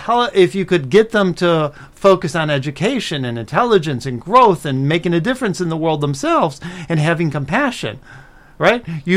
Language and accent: English; Chicago, Illinois, United States; I'm a guy from Chicago, and there's been a lot of violence in Chicago.